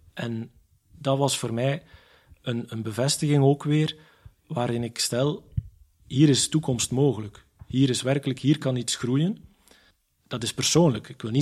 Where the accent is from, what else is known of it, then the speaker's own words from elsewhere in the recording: Sint-Maria-Oudenhove, East Flanders, Belgium; also born or lived in Zottegem; En laat dat nu net mijn geboortestad zijn, in de kerk. Het was niet mijn parochiekerk, want ik was van een dorp. Sint Maria Oudenhoven, Sint Maria, gehoort het al.